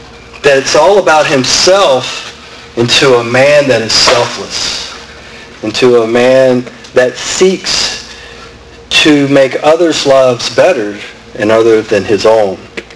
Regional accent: Natchez, Mississippi, United States; So I grew up in Natchez, Mississippi. As a young man, my father was a doctor, and my mother was a doctor's wife.

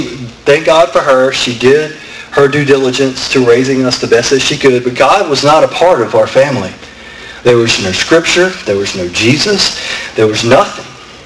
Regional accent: Natchez, Mississippi, United States; So I grew up in Natchez, Mississippi. As a young man, my father was a doctor, and my mother was a doctor's wife.

